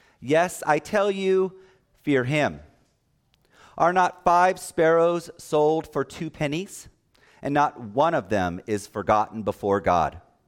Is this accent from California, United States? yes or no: yes; California, United States; I grew up in Southern California, and 2 houses down from us, there was a dog